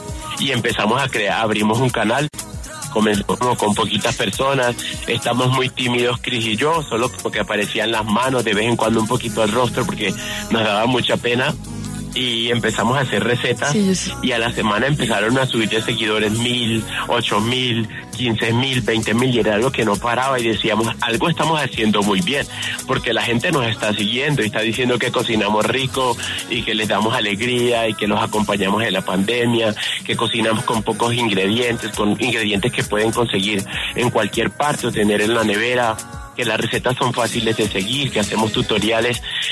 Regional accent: Venezuela; now in Colombia; Yo soy venezolano, tengo 10 años en Colombia

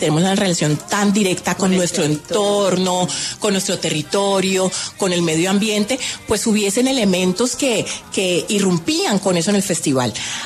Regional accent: Colombia; hace parte de lo que somos como colombianos. Somos un país plurietnico y multicultural

